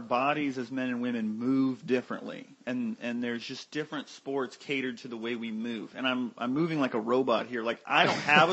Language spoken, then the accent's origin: English; Illinois, United States; I'm from Illinois, but I'm from the park closer to St. Louis, so I'm a Cardinals fan.